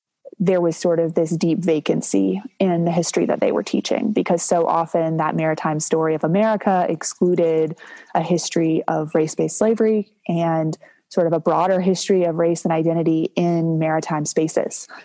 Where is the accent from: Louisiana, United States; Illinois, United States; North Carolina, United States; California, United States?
North Carolina, United States; Durham; I grew up here in Durham, and my father is a historian who focuses on the history of race in North Carolina